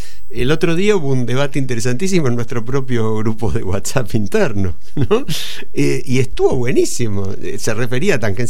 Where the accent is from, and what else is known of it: Argentina